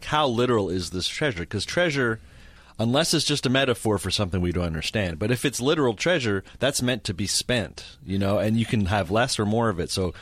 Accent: Canada; now in United States; I immigrated here from Canada. So I am a naturalized American citizen.

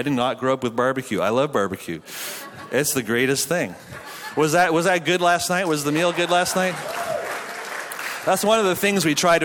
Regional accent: Canada; accent: Canadian; now in United States; My accent is, can you still tell I have a Canadian accent sometimes?

